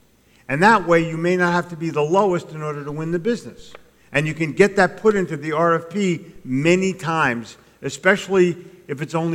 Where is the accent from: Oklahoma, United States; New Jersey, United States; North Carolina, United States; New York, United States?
New Jersey, United States; but I grew up in New Jersey. It's a negative way of life.